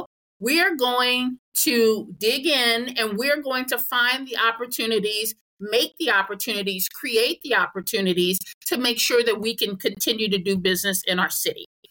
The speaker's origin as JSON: {"language": "English", "region": "New York", "country": "United States", "tie": "born or raised there", "lives_now": "Los Angeles, United States", "said": "I'm originally from New York, and although I like having grown up in New York, I am perfectly happy living here in LA."}